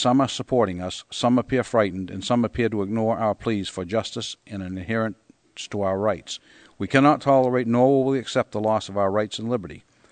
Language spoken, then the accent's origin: English; Stewartstown, New Hampshire, United States; I come from Stuartstown, New Hampshire.